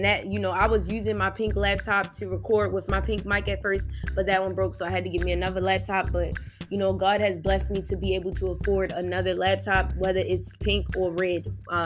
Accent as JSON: {"language": "English", "town": "Baltimore", "region": "Maryland", "country": "United States", "said": "Guys, if you don't know, I'm from Baltimore, Maryland. This is where I live."}